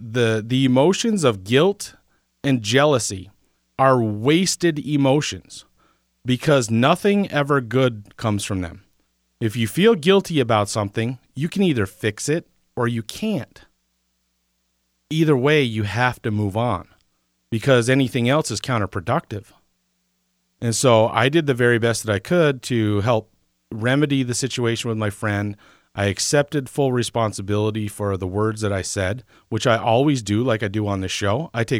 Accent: Plattsburgh, New York, United States; when I started college and started driving taxi in my hometown of Plattsburgh, New York.

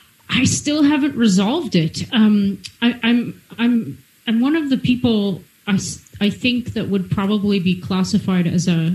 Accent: Canada; now in Israel; I'm Canadian.

